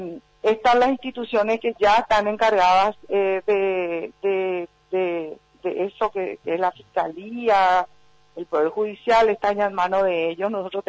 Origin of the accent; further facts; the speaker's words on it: Paraguay; yo vengo de Amambay.